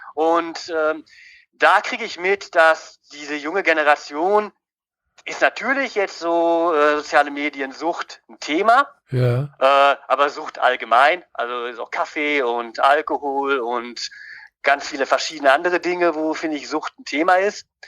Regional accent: Leipzig, Saxony, Germany; Ich komme ja aus Plagwitz

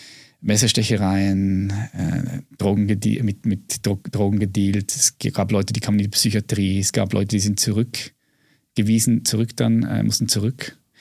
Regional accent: Adliswil, Zurich, Switzerland; Und ich bin in einem sozialen Brennpunktviertel aufgewachsen in Adliswil.

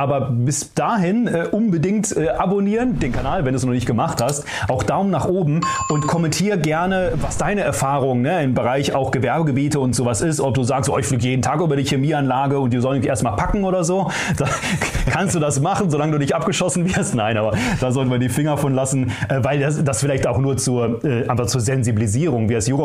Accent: North Rhine-Westphalia, Germany; wir kommen ja hier aus dem Lipperland

